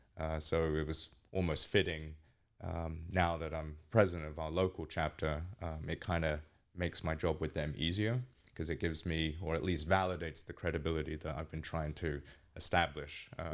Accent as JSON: {"language": "English", "region": "East of England", "country": "United Kingdom", "tie": "born or raised there", "said": "I've been living here for 17 years. I was actually born here. But I was raised in England, Essex, specifically in the countryside. And I guess from having a New York father and then living here, like I said, half of my life, it's mellowed out a lot, my accent."}